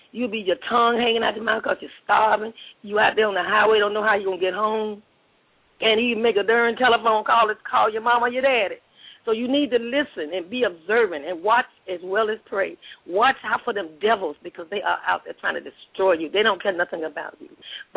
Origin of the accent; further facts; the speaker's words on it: the South, United States; Excuse me, I know I'm from the South, and it ain't, but I know that's not the correct English